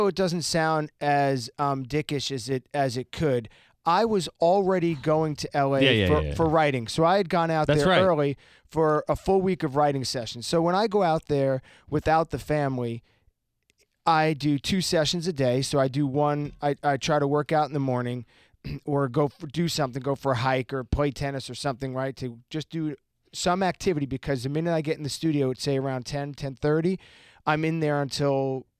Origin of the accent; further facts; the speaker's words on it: Long Island, New York, United States; I grew up on Long Island, and so we had a couple of hurricanes there.